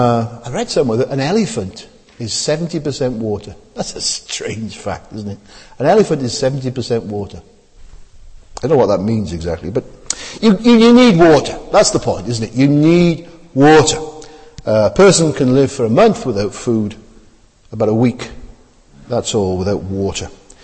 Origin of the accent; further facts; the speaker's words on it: Wales, United Kingdom; now in London, United Kingdom; When I was growing up in South Wales, we thought our water was wonderful.